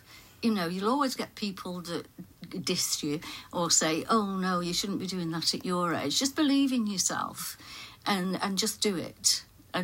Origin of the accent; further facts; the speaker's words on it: Manchester, North West England, United Kingdom; Well, I was born in Manchester. I was born in North Reddish.